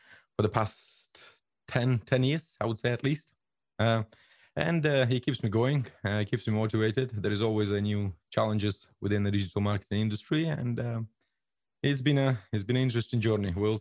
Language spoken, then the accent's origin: English; Russia; English is a second language; also born or lived in Georgia; now in United Kingdom; As I said, I was born in Georgia. I was raised in Russia and lived half of my life here now in England.